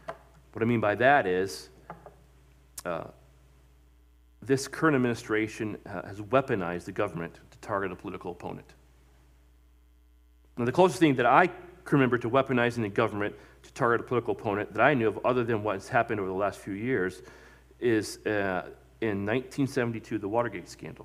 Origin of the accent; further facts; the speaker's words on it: Ohio, United States; Obviously, you know I'm from Ohio. I know the Springfield area and so on.